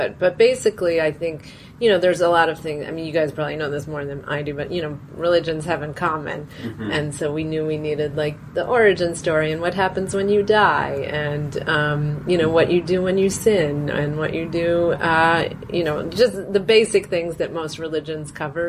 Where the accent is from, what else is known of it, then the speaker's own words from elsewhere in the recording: Woodstock, New York, United States; I grew up in Woodstock, New York, like in the 70s, 80s, which was like hotbed of countercultural social utopian experiments.